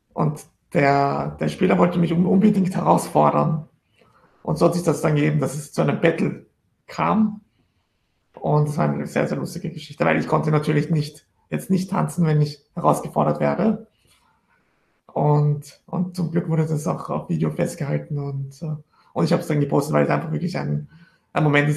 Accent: Austria; du bist jetzt als Österreicher mit asiatischen Wurzeln, der in Österreich aufgewachsen ist, aber also in Österreich fühle ich mich ja nicht wie ein Österreicher und in Asien fühle ich mich nicht wie ein Asiate.

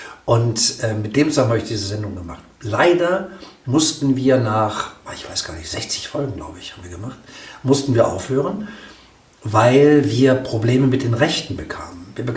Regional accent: Rhineland, Germany; Ja klar, ich bin Rheinländer.

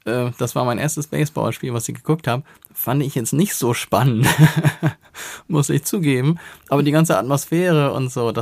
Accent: Germany; ja Leute, ich komme aus Deutschland, sorry, ich finde eure Musik einfach viel geiler

